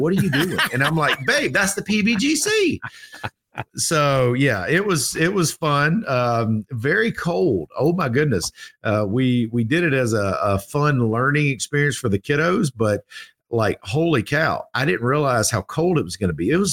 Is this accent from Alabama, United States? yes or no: no; Georgia, United States; Like I'm from Georgia. We are not equipped to handle such things.